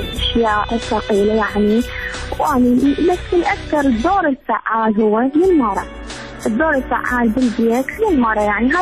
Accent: Najaf, Najaf Governorate, Iraq; من النجف، وخريجة معهد معلمات، وصالي 5 سنين متعينة ومن النجف

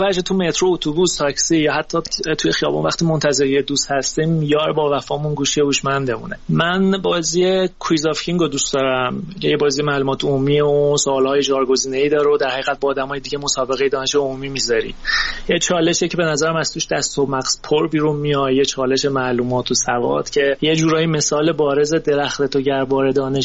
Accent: Iran; از اینکه به عنوان یه ایرانی بازی ایرانی مصرف میکنن هم یه حس خوبی بهم میده

